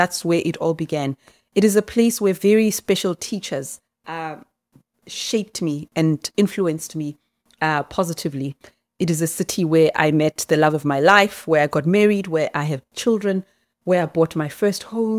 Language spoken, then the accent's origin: English; Soweto, Gauteng, South Africa; Johannesburg is my city. It's where I was born. I grew up in Soweto. I moved to the East Rand when I was a teenager. I went back to Johannesburg. I've lived and worked there all my life.